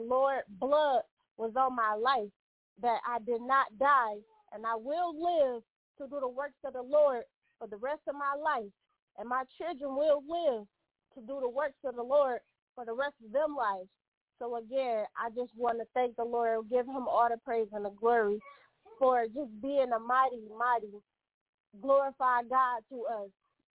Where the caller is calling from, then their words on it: Detroit, Michigan, United States; I'm calling from Detroit, Michigan, and earlier you was my Uber driver.